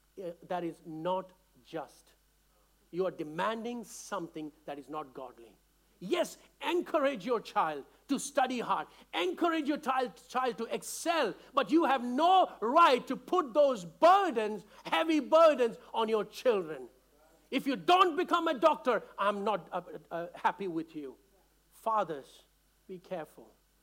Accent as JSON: {"language": "English", "country": "India", "said": "I can talk about India, so I'm not going to upset anyone. I come from India."}